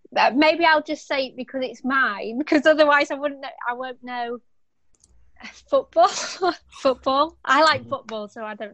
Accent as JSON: {"language": "English", "town": "Cleethorpes", "region": "Yorkshire and the Humber", "country": "United Kingdom", "said": "I'm from Cleethorpes."}